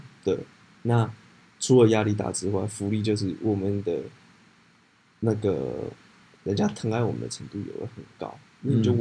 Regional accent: southern Taiwan, Taiwan; 那毕竟我们是南部人，那个就是礼俗很夸张

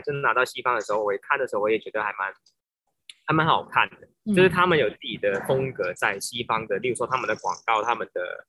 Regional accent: Hong Kong; now in Taiwan; 然后我是一个香港人，对，然后现在在台湾主要是去做创作的部分

